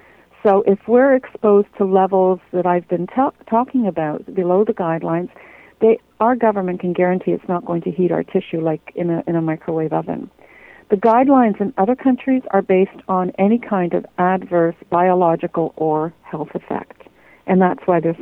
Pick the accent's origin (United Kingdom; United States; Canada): Canada; I'm a Canadian scientist